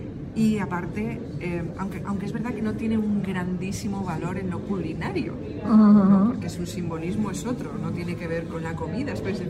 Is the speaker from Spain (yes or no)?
yes; Spain; Entonces a mí como mujer española me resulta muy chocante ver un pretzel en un dibujo medieval.